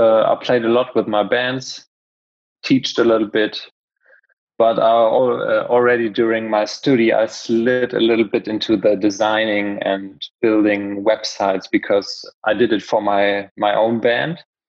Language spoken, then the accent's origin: English; Paderborn, North Rhine-Westphalia, Germany; English is a second language; now in Cologne, Germany; I'm based in the center of Germany, kind of in Cologne. Born and raised in Paderborn. It's a smaller town, also not very far from here.